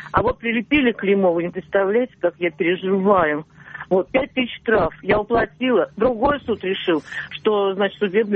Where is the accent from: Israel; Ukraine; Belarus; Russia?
Russia; Samara, Samara Oblast; Из Самары. Да, из Самары.